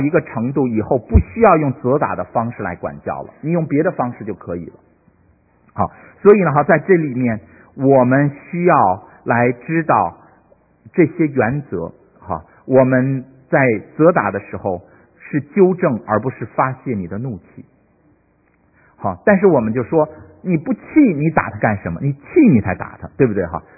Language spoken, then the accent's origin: Chinese; Fuzhou, Fujian, China; 那个我觉得咱们福州人用的那个东西挺好的，以后咱们回国的时候可以带一批来